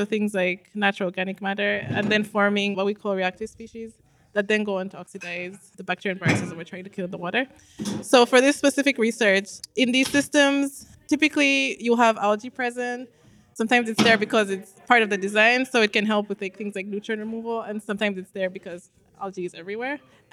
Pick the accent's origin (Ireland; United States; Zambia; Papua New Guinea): Zambia; So yeah, so I'm originally from Zambia.